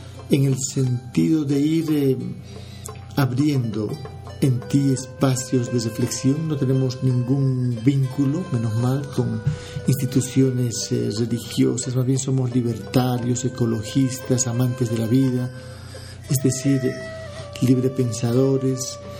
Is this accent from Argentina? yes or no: no; Bolivia; hora de Bolivia, de donde soy